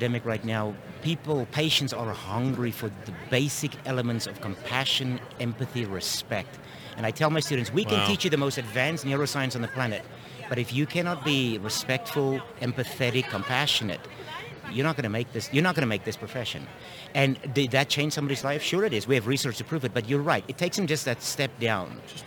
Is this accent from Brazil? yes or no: no; South Africa; I'm from South Africa, and people ask me every weekend